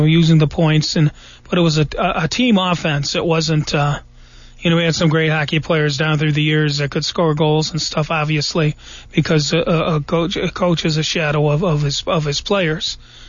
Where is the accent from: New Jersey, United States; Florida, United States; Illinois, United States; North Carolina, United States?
Illinois, United States; born and raised in Illinois, the land of Lincoln